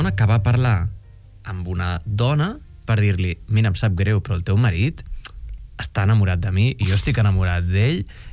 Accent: Catalonia, Spain; Som catalans

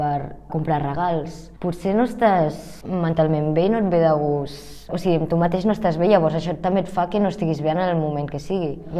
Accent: Catalonia, Spain; also born or lived in China; Soc una noia de 17 anys, vaig néixer a la Xina i amb 14 mesos ja vaig venir aquí.

